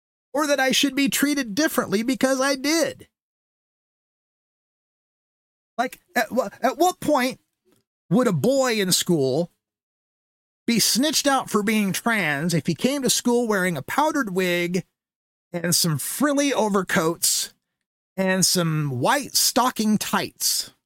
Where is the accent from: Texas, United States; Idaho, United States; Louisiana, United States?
Idaho, United States; And the thing about this is, you know, growing up in Idaho, they have a saying, Idaho is what America was.